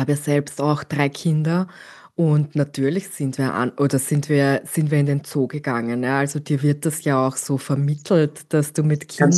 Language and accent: German; Vienna, Austria; Und bei uns in Wien, in Schönbrunn, gibt es ja keine Gorillas.